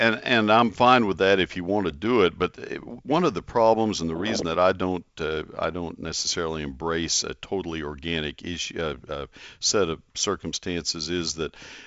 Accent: College Station, Texas, United States; also born or lived in Ohio; Having lived 5 years and gone to school at Ohio State, I transferred there as a junior. I grew up in College Station, Texas, and I gardened actively

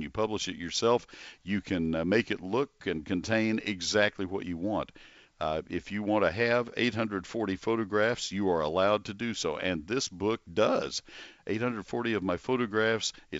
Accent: College Station, Texas, United States; I grew up in College Station, I was used to seeing cotton out in the Brazos River Valley

